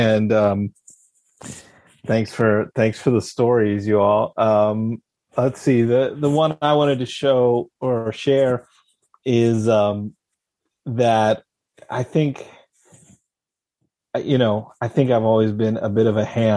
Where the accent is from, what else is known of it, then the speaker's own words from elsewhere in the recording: Philadelphia, Pennsylvania, United States; But in this camp I went to in Jersey, I grew up in Philly